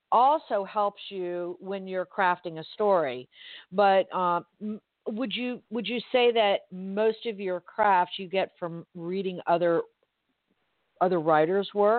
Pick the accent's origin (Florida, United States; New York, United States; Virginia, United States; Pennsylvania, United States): Florida, United States; Miami; I'm from Miami originally